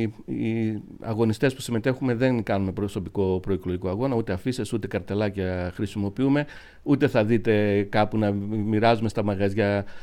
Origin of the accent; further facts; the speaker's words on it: Eastern Macedonia and Thrace, Greece; Κατάγομαι από χωριά του Βορείου Εύρου. Για να πάω από το χωριό μου στην Ορεστιάδα, πραγματικά θέλεις μία ώρα γιατί ο δρόμος είναι αδιαπέραστος.